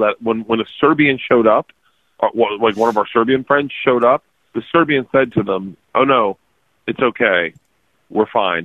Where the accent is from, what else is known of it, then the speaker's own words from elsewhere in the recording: United States; I think sometimes they just see me being American.